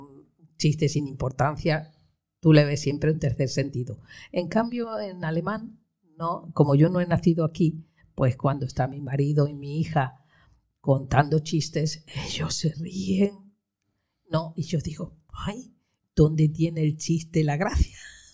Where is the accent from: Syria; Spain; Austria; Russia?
Spain; southern Spain; German is a second language; now in Selb, Germany; ich komme aus Spanien, an Süden, wo die Flamenco ist.